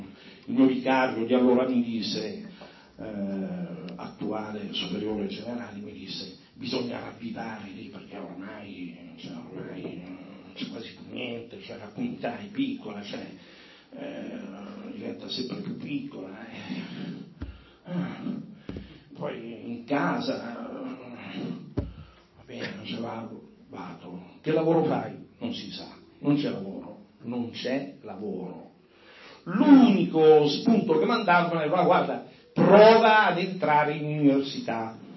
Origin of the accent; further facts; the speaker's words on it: Milan, Lombardy, Italy; Milano per me è la mia vera patria, amo la mia terra